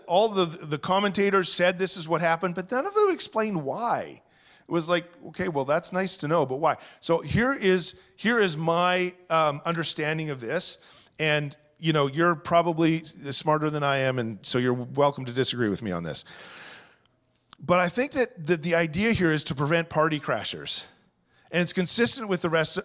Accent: St. Albert, Alberta, Canada; When I was a kid, I grew up in St. Albert, Alberta, and grew up on a street called Gordon Crescent.

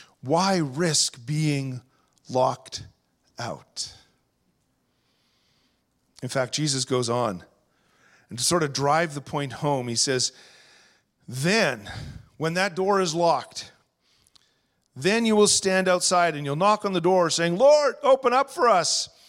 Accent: St. Albert, Alberta, Canada; When I was a kid, I grew up in St. Albert, Alberta, and grew up on a street called Gordon Crescent.

